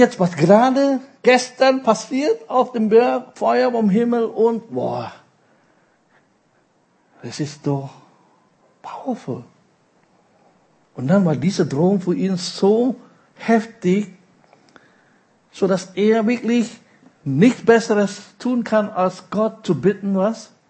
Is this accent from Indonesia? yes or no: yes; Indonesia; ich komme aus dem Land, die man drittes Weltland nennt, ja, aus Indonesien.